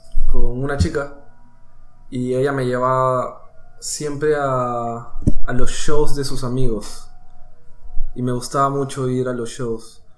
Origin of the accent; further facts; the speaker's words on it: Peru; moved away as an adult; now in Miami, United States; Y me crecí todo mi vida en Perú, hasta los 18. Y luego llegué acá a Miami.